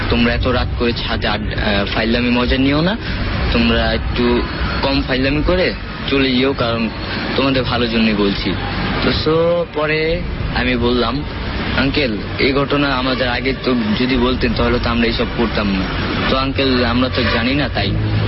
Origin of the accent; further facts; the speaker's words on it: Dhaka, Dhaka Division, Bangladesh; ঢাকা বাংলাদেশ থেকে বলছি